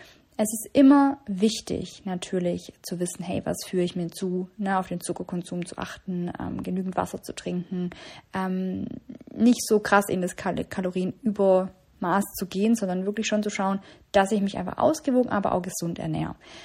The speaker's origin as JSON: {"language": "German", "town": "Ilshofen", "region": "Baden-Württemberg", "country": "Germany", "tie": "born or raised there", "said": "Der Self-Love-Day wird in Ilshofen stattfinden, in meinem Heimatort in der Nähe von Schwäbisch Hall."}